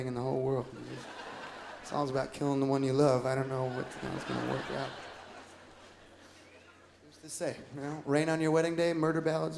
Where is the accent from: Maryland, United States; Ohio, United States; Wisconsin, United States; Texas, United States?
Wisconsin, United States; I'm from Wisconsin.